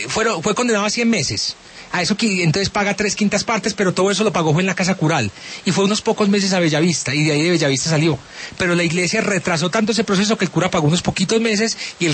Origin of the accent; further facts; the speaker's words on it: Colombia; Como cualquier colombiano